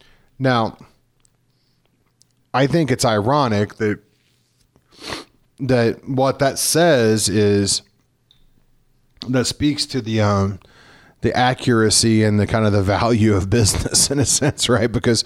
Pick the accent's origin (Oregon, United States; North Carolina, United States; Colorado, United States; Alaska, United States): Colorado, United States; Denver; I mean, so, I mean, I'm from Denver. I'm kind of in my element, right?